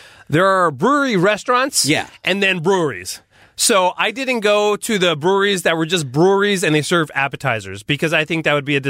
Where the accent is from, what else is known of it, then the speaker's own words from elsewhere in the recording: Massachusetts, United States; accent: Boston; It's my Boston accent in the bathroom mirror, sir.